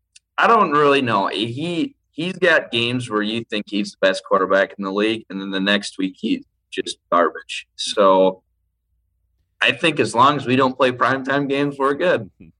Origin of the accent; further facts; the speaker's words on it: Minnesota, United States; I grew up in Minnesota.